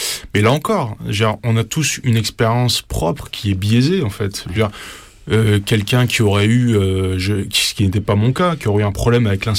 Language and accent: French; the north of France, France; je viens du nord de la France, je suis né là-bas, j'ai grandi là-bas